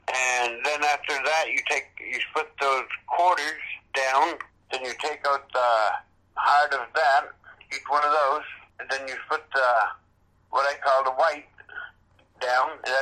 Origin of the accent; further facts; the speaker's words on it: Houlton, Maine, United States; I'm from Houlton, Maine.